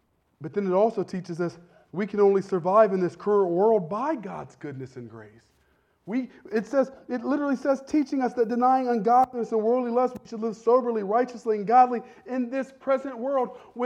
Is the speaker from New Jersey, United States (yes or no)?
no; Ohio, United States; When I was a little boy growing up in Cowan Lake region